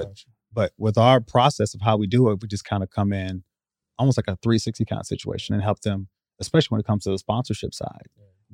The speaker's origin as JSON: {"language": "English", "region": "Iowa", "country": "United States", "said": "Hey, I'm from Iowa. Iowa, right?"}